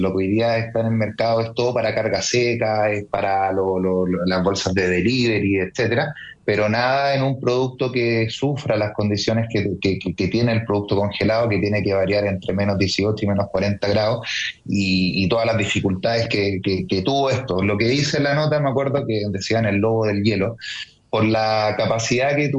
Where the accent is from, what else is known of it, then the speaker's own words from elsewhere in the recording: Viña del Mar, Valparaíso, Chile; yo soy de Viña, ¿sí?, en Viña hay una carrera